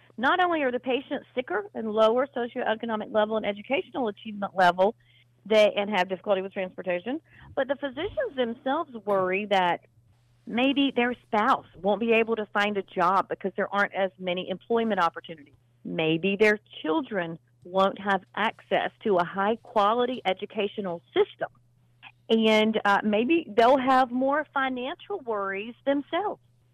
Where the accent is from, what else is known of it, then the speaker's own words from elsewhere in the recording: North Carolina, United States; So I am from North Carolina, and while we are not as low populated as North Dakota, we do still have significant amounts of rural areas in our state.